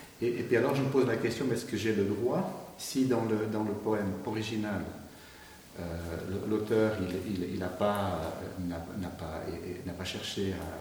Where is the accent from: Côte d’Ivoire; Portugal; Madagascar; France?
Portugal; Je suis portugais.